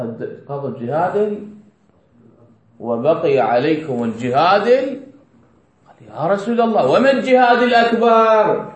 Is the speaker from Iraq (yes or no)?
yes; Iraq; حرس الجمهوري عندنا بالعراق